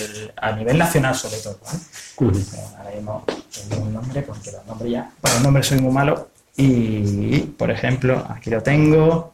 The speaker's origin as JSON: {"language": "Spanish", "town": "Salamanca", "region": "Castile and León", "country": "Spain", "said": "Y lo de Charro por eso, porque somos de Salamanca, aunque hay gente de todos lados."}